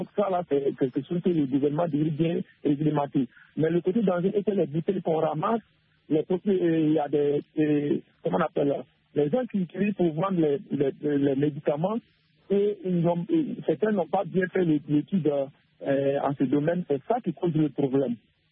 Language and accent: French; Togo; born there; now in Côte d'Ivoire; Bon, je suis en Côte d'Ivoire, précisément à Bengo. Je suis né au Togo.